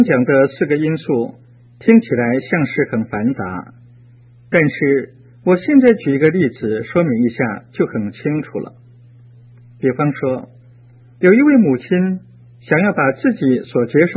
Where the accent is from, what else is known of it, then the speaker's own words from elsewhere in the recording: China; 就像你、我们都是中国人，属于中国文化的集体，我们都生活在中国文化的传统里